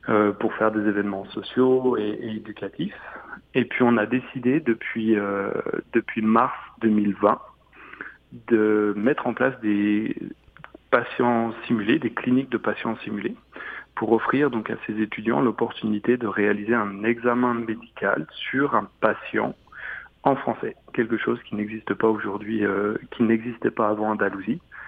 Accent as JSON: {"language": "French", "region": "the Alps", "country": "France", "moved": "yes", "lives_now": "Canada", "said": "Moi, je suis originaire de France, plus précisément des Alpes. Et puis, je suis arrivé au Canada depuis septembre 2018."}